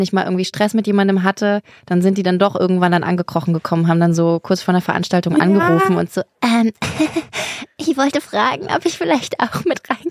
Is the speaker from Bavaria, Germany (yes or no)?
no; Erfurt, Thuringia, Germany; Also das gab es bei uns auf dem Dorf gar nicht so richtig. Auf dem Dorf. In Erfurt, da wo ich herkomme.